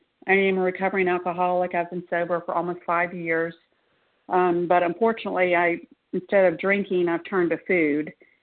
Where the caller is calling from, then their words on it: Mississippi, United States; I'm calling from the Gulf Coast of Mississippi